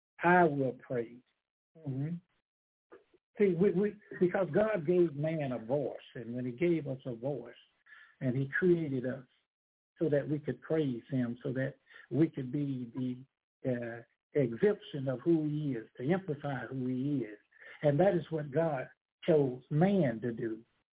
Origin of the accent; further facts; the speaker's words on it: the South, United States; Growing up in the South, we didn't know no difference.